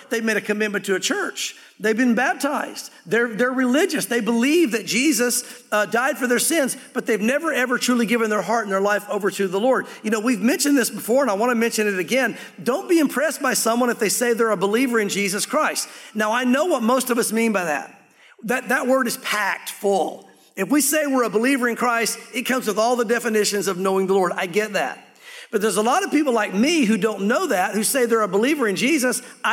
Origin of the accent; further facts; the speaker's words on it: the South, United States; For example, I grew up in the South. I know the Southern mindset.